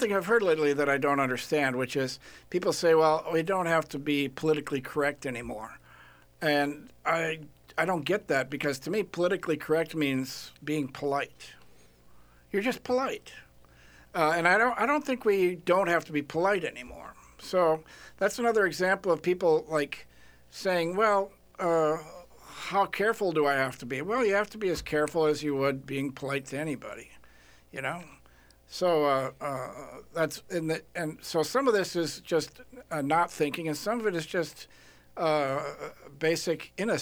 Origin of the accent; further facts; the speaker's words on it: Hopkins, Minnesota, United States; Now, I grew up in Hopkins, where I never met a black person until I went to college.